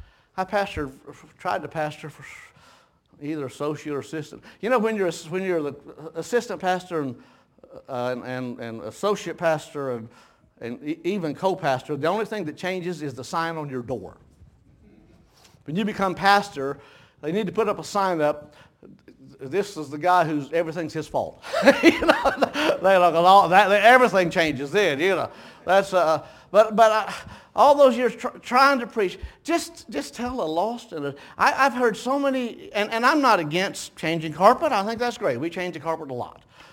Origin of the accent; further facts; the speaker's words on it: Dayton, Ohio, United States; born there; I was born in Dayton, but my people are from southeastern Kentucky.